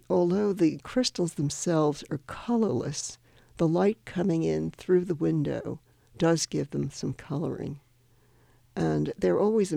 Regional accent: New York City, New York, United States; But I think growing up in New York City, I was exposed to many wonderful museums and art galleries

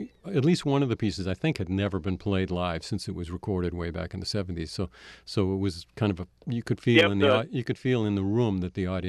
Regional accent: Boston, Massachusetts, United States; it's the jazz we were attracted to as kids when we were growing up in Boston.

